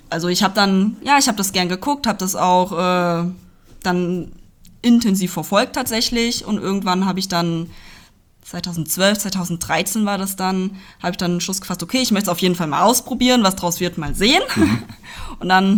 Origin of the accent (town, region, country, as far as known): Hünfeld, Hesse, Germany; born or raised there